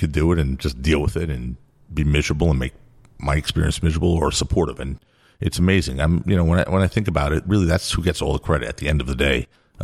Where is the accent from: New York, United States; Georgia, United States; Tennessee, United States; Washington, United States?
New York, United States; Brooklyn; But on the other hand, I grew up in Brooklyn.